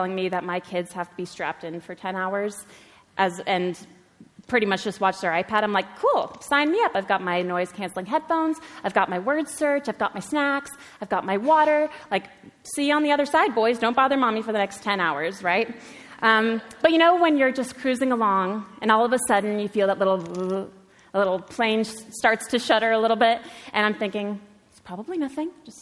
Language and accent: English; United States; now in Belfast, United Kingdom; that's not a Belfast accent. And you'd be right. I'm from America.